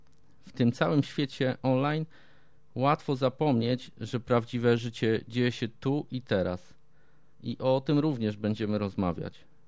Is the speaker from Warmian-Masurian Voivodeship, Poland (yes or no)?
no; Warsaw, Masovian Voivodeship, Poland; Wychowałem się na warszawskiej Pradze. To moje miejsce na ziemi. Trochę surowe, trochę szorstkie, ale prawdziwe.